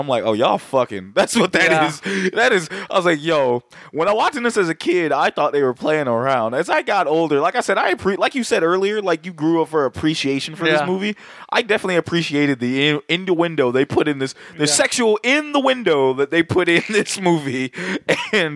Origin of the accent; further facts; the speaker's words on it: Florida, United States; You got to remember, I'm from Florida. We don't read well.